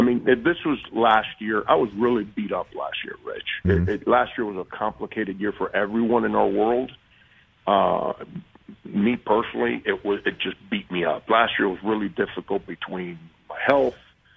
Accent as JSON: {"language": "English", "town": "Miami", "region": "Florida", "country": "United States", "tie": "born or raised there", "said": "You know, I did that my whole life growing up in Miami. Now I'm an old man."}